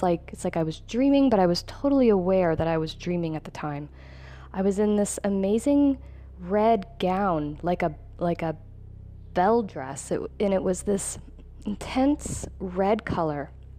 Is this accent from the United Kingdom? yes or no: no; Edmonton, Alberta, Canada; I'm from Canada, Edmonton